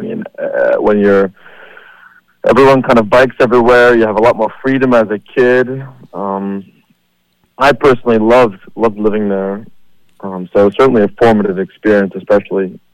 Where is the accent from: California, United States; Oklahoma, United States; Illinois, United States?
California, United States; San Francisco; born there; also born or lived in Laguna Beach / Netherlands / Orinda; Well, I was born in San Francisco.